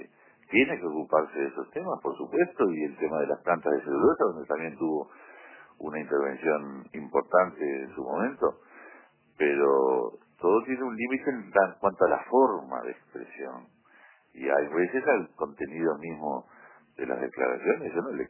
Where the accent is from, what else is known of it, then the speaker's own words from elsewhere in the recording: Uruguay; cómo somos los uruguayos